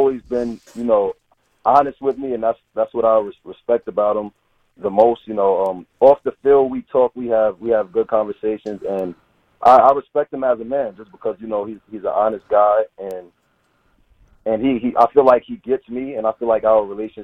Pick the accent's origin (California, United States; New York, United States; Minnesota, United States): New York, United States; Yonkers; It's actually in White Plains. I'm from Yonkers, but I went to school. That school is in White Plains.